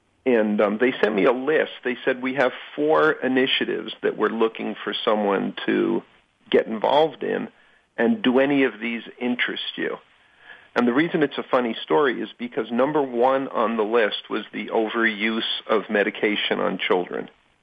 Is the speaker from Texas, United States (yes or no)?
no; New York, United States; You know, I grew up in New York and spent a lot of time in Greenwich Village, you know, during the late 60s and 70s, and early 70s.